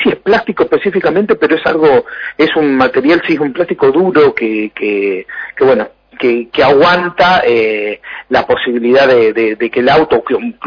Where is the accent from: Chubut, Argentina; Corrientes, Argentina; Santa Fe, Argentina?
Santa Fe, Argentina; Empalme; Sí, yo soy de Empalme.